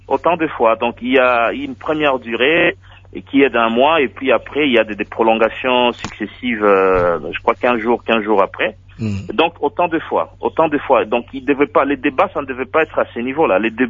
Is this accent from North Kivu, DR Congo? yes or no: yes; Walikale, North Kivu, DR Congo; Même si je ne suis pas un élu de Beni ou de Lubero, je suis de Walikale, je suis touché par ce qui se passe.